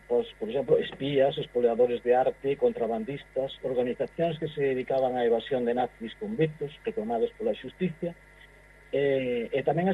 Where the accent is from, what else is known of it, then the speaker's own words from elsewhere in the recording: Madrid, Community of Madrid, Spain; moved away as an adult; now in Galicia, Spain; esa calle onde eu vivín de neno en Madrid, de adolescente, hasta que xa fixen ali todos os estudios, hasta que vim para aquí.